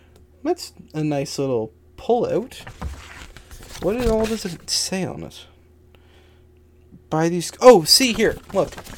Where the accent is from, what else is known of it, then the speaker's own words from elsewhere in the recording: Canada; I am bilingual... I'm not bilingual, but I'm Canadian.